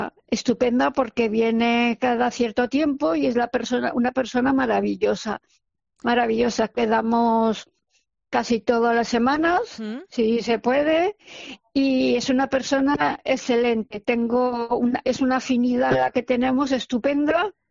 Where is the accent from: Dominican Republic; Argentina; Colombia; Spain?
Spain; Zaragoza, Aragon; Pues como somos dados de Zaragoza